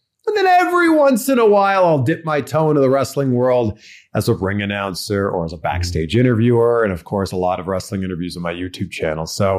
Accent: Toronto, Ontario, Canada; So growing up in Toronto, it was a lot of hockey, of course.

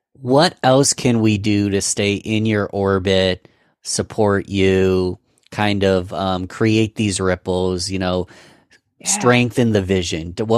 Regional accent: New York, United States; We are both from New York, so that's context for international listeners or anywhere in the United States.

